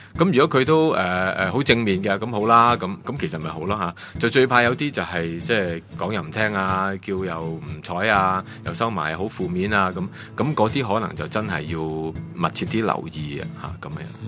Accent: Hong Kong; 咁我哋香港人經過咁多嘢咧，其實都集體經歷咗好多低落啊嗰啲咁啊

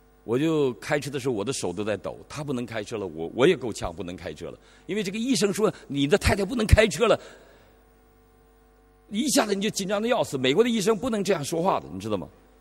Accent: Northeast China, China; 你知道我们东北人是不太洗脚不太洗澡的，我们东北过去很穷啊，冬天又很冷，大概我们一个冬天就洗两次澡。

